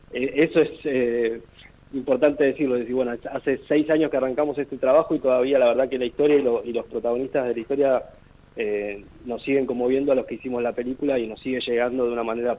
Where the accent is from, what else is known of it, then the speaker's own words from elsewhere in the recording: Argentina; por qué llegamos nosotros siendo argentinos a contar esta historia